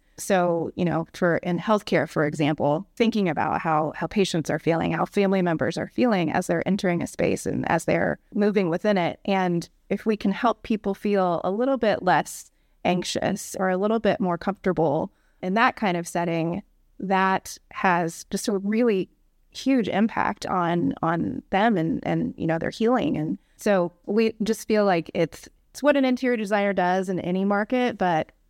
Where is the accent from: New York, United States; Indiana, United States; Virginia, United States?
Indiana, United States; Evansville; So I went to IU, and then once I graduated IU, I went back to Evansville, which is my hometown.